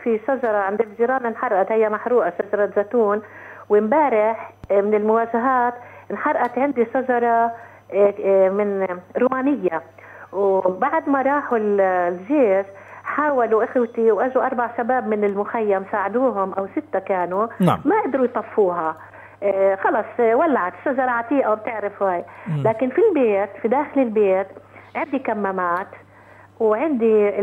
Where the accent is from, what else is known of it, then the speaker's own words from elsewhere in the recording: Palestine; بقول لك غير يكون معجزة إنه تحقق لنا اللي بدنا إياه إحنا كفلسطينيين